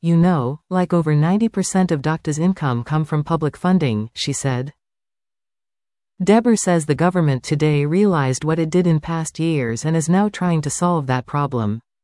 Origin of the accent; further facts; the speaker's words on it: Canada; as you know, I'm Canadian, but I did my university training in another country called the United States.